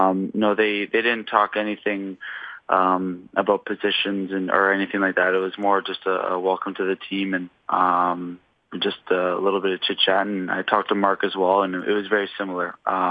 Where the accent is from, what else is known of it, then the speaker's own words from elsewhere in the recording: Ontario, Canada; it's pretty cool being from Ontario and being a Canadian boy and getting traded to the Leafs